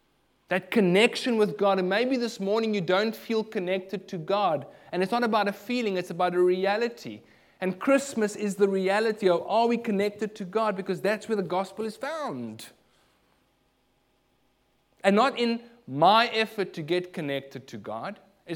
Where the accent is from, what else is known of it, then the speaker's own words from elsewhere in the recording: South Africa; So the word reconciliation is a word that many people are familiar with, and being South African, it is a very big buzzword.